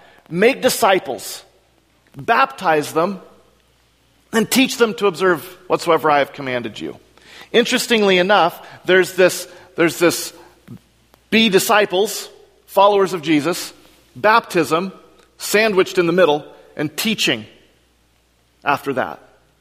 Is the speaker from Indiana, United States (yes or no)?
no; Cleveland, Tennessee, United States; born there; So when I was born in Cleveland, Tennessee